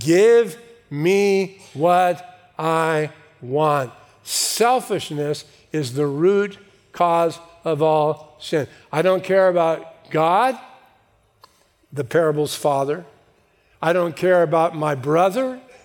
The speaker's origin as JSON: {"language": "English", "town": "San Bernardino", "region": "California", "country": "United States", "tie": "born or raised there", "said": "I grew up in San Bernardino. Ever been to San Bernardino? All I wanted to do was get out of San Bernardino."}